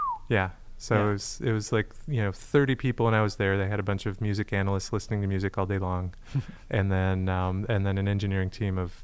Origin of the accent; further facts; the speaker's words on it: Twin Cities, Minnesota, United States; moved away as an adult; now in San Francisco, United States; I am a Midwest boy at heart, born and raised in the Twin Cities, Minnesota.